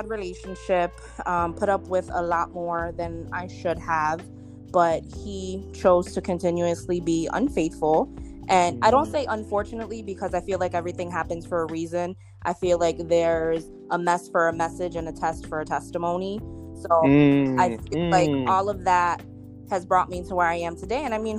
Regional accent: New Jersey, United States; now in Florida, United States; Okay, so I'm originally from Jersey. I am Boricua as well.

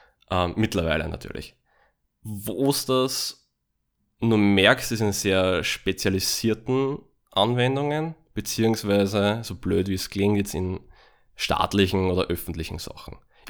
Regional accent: Austria; Aber ihr habt das Glück, dass bei uns in Österreich sozusagen das ein sehr kleiner Punkt vom UX-Design ist.

